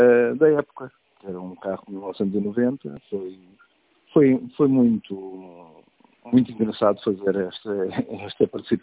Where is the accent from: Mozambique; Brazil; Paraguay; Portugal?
Portugal; Pitanceira de Cima; born there; Exatamente na aldeia da Pitanceira de cima. Desde miúdo que eu via o rally